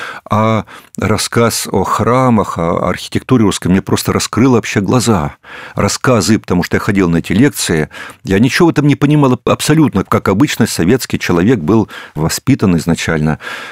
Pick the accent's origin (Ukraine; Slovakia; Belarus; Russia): Russia; Siberia; Я вырос в Сибири, в городочке маленьком.